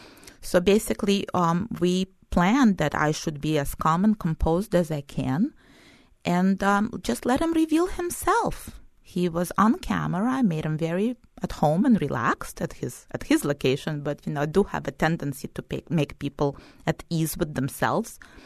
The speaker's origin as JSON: {"language": "English", "region": "Kyiv", "country": "Ukraine", "said": "because I'm from Kyiv."}